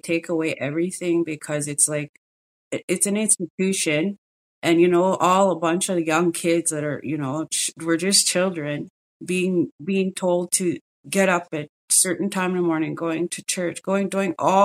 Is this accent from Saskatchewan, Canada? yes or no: yes; Kiskus, Saskatchewan, Canada; And growing up in Kiskus, we all were called the village kids. We lived in a village.